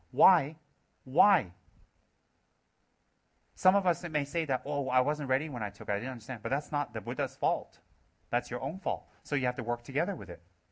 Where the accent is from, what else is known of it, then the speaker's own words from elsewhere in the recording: Los Angeles, California, United States; I'm from Los Angeles, dear, not from the Himalayan backwaters of Tibet